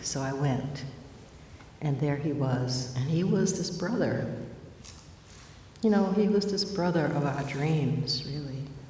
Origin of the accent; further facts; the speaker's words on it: Georgia, United States; I grew up in Georgia.